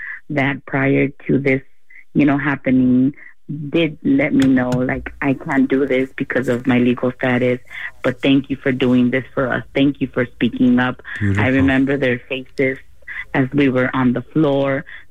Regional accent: Greenville, California, United States; now in California, United States; being a Latina, growing up in Greenville, which is right in the heart of the Salinas Valley

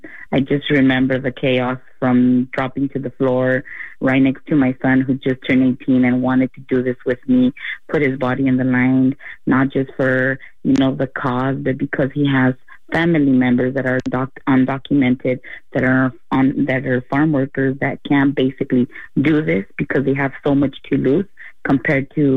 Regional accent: Greenville, California, United States; now in California, United States; being a Latina, growing up in Greenville, which is right in the heart of the Salinas Valley

